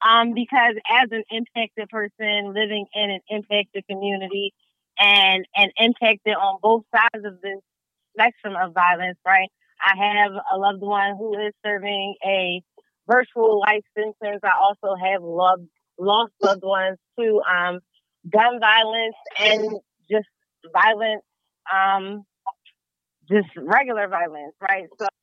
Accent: Philadelphia, Pennsylvania, United States; I'm a Philadelphian lifelong. I grew up, in the, what is now Mantua section of West Philadelphia.

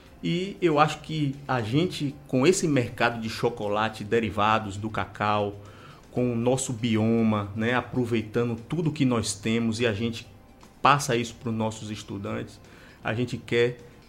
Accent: Itabuna, Bahia, Brazil; Eu lembro da minha infância que em Itabuna teve uma vez uma boneca gigante, né?

